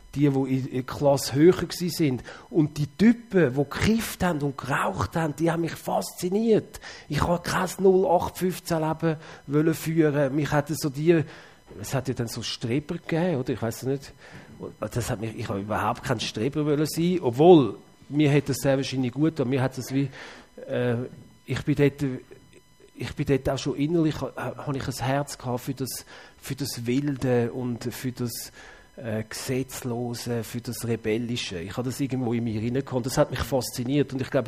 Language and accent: German; Zurich, Switzerland; Ja, also ich bin in Zürich aufgewachsen.